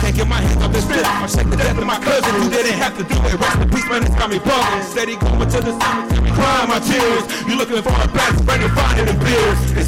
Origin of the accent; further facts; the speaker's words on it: Tulalip, Washington, United States; I'm from Tulalip, and I'm proud of it.